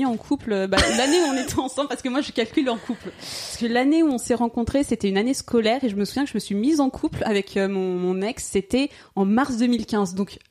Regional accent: Nouvelle-Aquitaine, France; Alors j'ai grandi en Poitou-Charentes, mais je suis née à Paris.

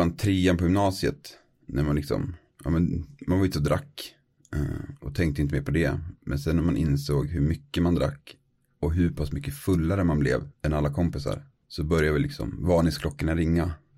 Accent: Gävle, Gävleborg County, Sweden; hemma i Gävle

